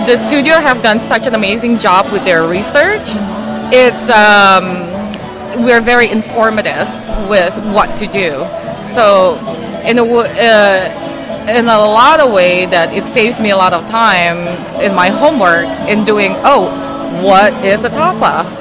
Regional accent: Indonesia; I'm from Indonesia.

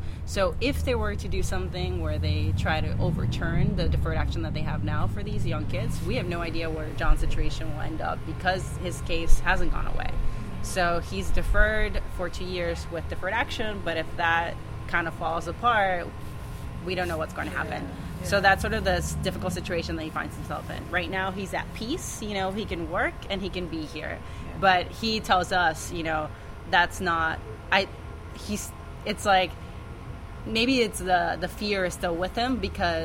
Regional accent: Puerto Rico; I was actually born and raised in Puerto Rico.

